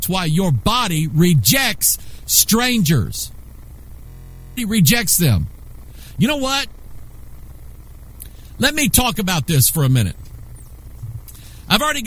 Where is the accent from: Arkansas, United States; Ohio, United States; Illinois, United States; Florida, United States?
Arkansas, United States; born there; now in Missouri, United States; I am an American. I was born in Arkansas. That's my nativity, but I love the state of Missouri.